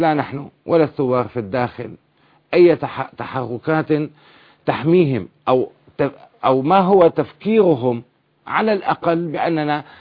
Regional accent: Syria; إلا عندنا في سوريا استنجدنا بالمعارضة

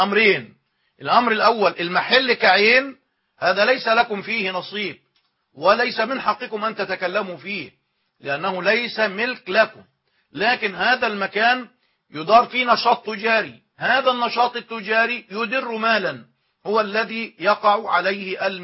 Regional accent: Egypt; لكن عندنا في مصر ما يسمى القانون الوصية الواجبة

